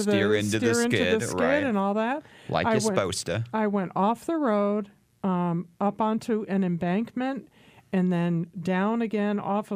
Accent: Connecticut, United States; you grew up in Michigan. I grew up in Connecticut.

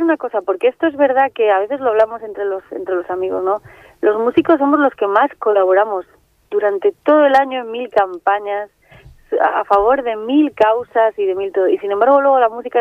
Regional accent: Santander, Cantabria, Spain; El domingo estoy en mi tierra, en Santander, en Escenario Santander.

